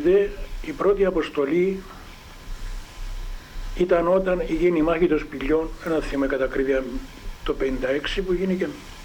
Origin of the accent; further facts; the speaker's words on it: Phini, Limassol District, Cyprus; born there; Γεννήθηκα στο Φινίν τις 6 Νοεμβρίου του 1917.